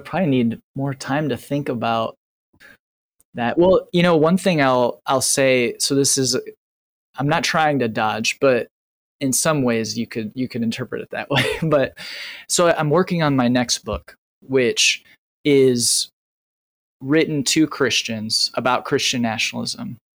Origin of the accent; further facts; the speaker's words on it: Indiana, United States; Northern Indiana, actually.